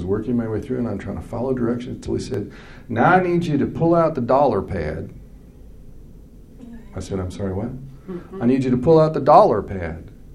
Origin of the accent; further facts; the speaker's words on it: Kansas, United States; I'm from Kansas. I grew up in Kansas. and I speak this way.